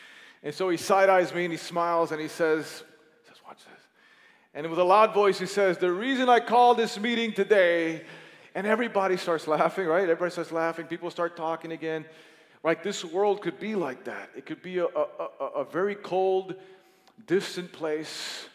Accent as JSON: {"language": "English", "town": "Miami", "region": "Florida", "country": "United States", "said": "I come from Miami. It's just different."}